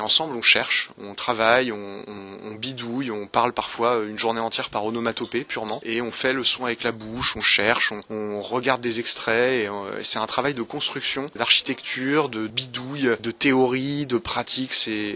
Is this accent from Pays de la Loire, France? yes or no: yes; Nantes, Pays de la Loire, France; de Nantes, ma ville natale, dans un festival dans lequel j'ai grandi quand j'étais adolescent